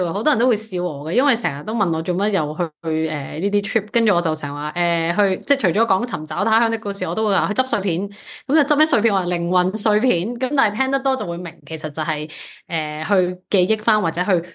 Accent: Macau; 我唔觉得自己系港女噶，我觉得我系澳女。

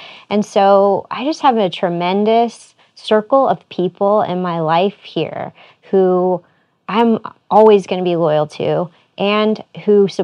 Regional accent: St. Louis, Missouri, United States; in St. Louis, especially since it's my hometown and I have lots of friends here.

